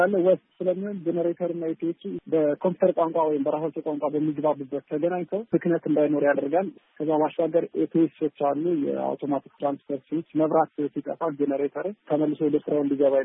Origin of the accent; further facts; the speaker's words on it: Kimir Dingay, Amhara, Ethiopia; ያደኩበት ሀገር ክምር ድንጋይ ይባላል። የመብራት አቅርቦት አልነበረንም እና በግል ጀኔሬተር እንጠቀም ነበረ።